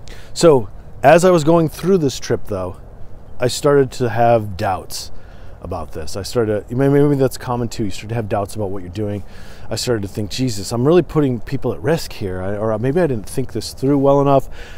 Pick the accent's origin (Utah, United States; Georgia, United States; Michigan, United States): Michigan, United States; born there; also born or lived in Portland; because I did live in Portland for a long time. And I am a West Coaster in part, even though I was born in Michigan.